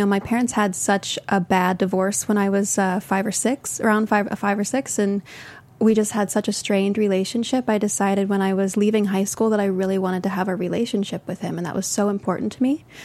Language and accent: English; Uniontown, United States; also born or lived in Los Angeles; My parents got divorced when I was five, so I was born in Los Angeles, and I moved to Uniontown, and I grew up in my grandparents' house.